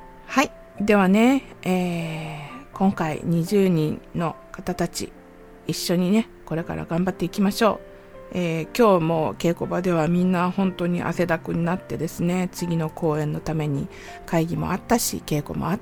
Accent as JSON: {"language": "Japanese", "region": "Kansai", "country": "Japan", "accent": "Kansai dialect", "said": "私ちょっと関西弁出てますけど"}